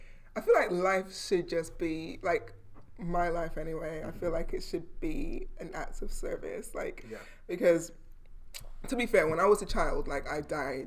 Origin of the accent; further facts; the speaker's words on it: United States; born there; I was born in America and the special needs kids went on like small yellow school buses.